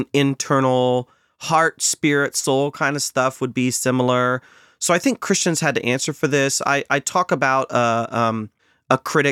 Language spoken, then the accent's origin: English; United States; born there; even though I'm proud to be an American and I'm American born